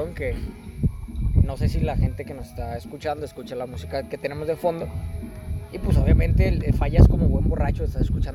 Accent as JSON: {"language": "Spanish", "town": "Monterrey", "region": "Nuevo León", "country": "Mexico", "tie": "born or raised there", "said": "somos dos regios que de toda la vida, no somos adoptados, aquí nacimos. Nuestra familia aquí nació, somos regios."}